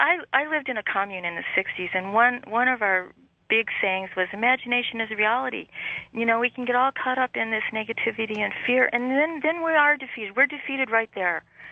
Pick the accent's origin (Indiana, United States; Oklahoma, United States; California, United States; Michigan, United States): Michigan, United States; Royal Oak; I talked to you in July, and I'm from Royal Oak.